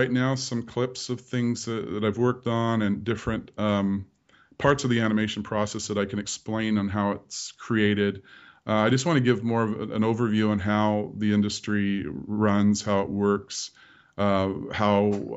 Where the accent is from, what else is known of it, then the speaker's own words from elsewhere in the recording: British Columbia, Canada; Growing up on the Gulf Islands, I'm ashamed to say I've never been to Gabriola.